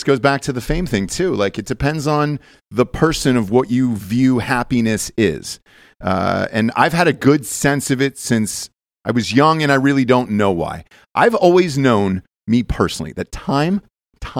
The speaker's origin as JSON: {"language": "English", "town": "Atlanta", "region": "Georgia", "country": "United States", "tie": "born or raised there", "said": "I'll just go back to my hometown in Atlanta."}